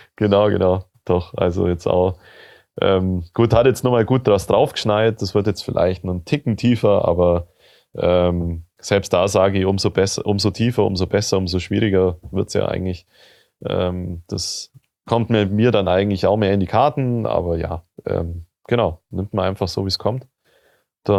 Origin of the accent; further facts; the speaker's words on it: Bavaria, Germany; als Allgäuer, sage ich mal, bin ich hier auch nicht ganz daheim.